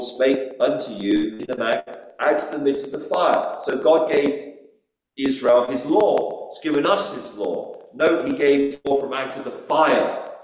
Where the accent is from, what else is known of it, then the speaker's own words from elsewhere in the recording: Sri Lanka; Like Pastor Mark, I'm from Sri Lanka.